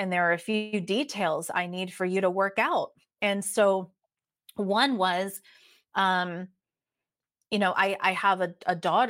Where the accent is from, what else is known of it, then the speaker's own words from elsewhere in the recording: East Coast, United States; Like I am originally from the East Coast of the United States, and I had never been to the West Coast. I'd never been to San Diego, California at this point.